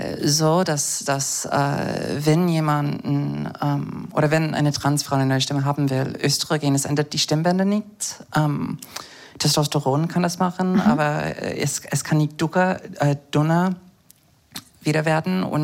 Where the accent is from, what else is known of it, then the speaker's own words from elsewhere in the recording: United States; German is a second language; Und ich komme aus den USA ursprünglich